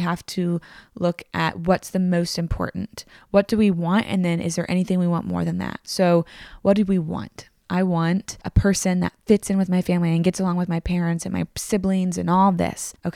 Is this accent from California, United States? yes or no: no; Tennessee, United States; also born or lived in Virginia; I remember when I moved from Virginia in second grade to Tennessee, I had never experienced somebody saying yes, ma'am or no, ma'am.